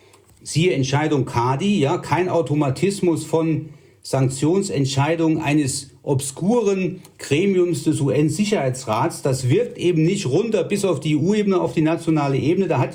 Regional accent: Germany; wir als Deutsche

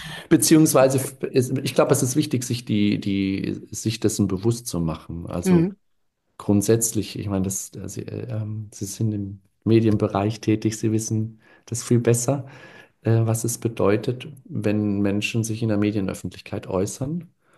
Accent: Baden-Württemberg, Germany; Also ich komme aus dem Süddeutschen, so Schwäbisch

